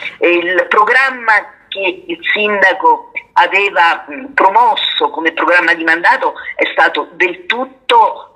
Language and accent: Italian; Abruzzo, Italy; il terremoto 2016-2017 che ha colpito nuovamente l'Abruzzo, che ha colpito nuovamente la mia terra